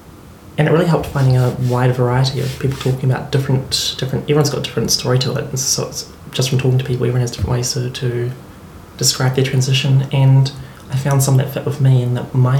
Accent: Christchurch, Canterbury, New Zealand; I grew up here in Christchurch.

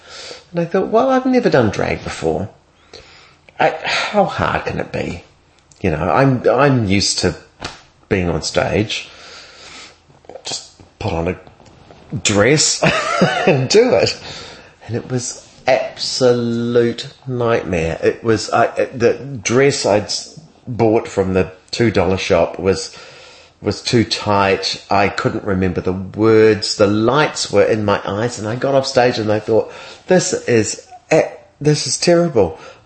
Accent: New Zealand; no, I'm from New Zealand. I'm doing a master's in composition. I'm going to be the worst in the class. I'm from the bottom of the world.

